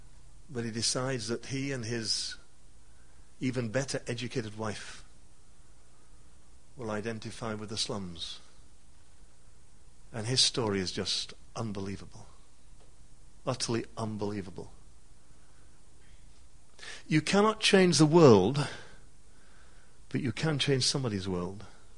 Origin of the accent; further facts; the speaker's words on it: England, United Kingdom; let me suggest you, if I dare as an Englishman, just tear the bill up